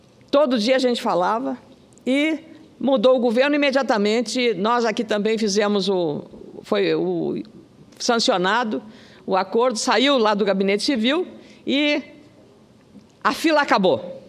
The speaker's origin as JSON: {"language": "Portuguese", "region": "Rio Grande do Sul", "country": "Brazil", "said": "nós que somos do Rio Grande do Sul"}